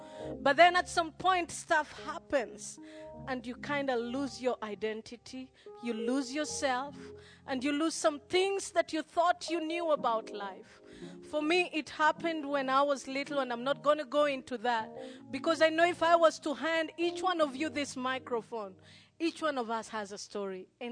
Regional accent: Nairobi, Kenya; As I said, I was born and raised in Nairobi. I'm the last born of 8 siblings.

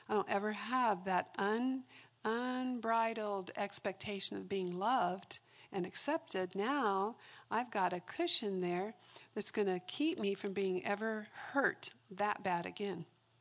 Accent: Arizona, United States; also born or lived in Indiana; I grew up in Arizona, but when we lived here, until I was six, we had an old farmhouse.

